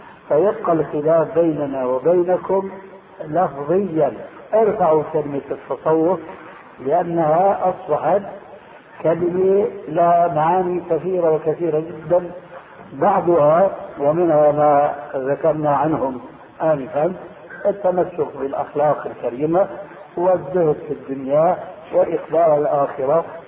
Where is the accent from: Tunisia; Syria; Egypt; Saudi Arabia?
Syria; تلقفها بعض العامة عندنا في سوريا